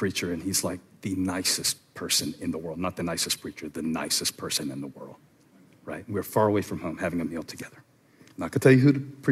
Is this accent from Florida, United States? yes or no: no; Moncks Corner, South Carolina, United States; because I'm from Monk's Corner.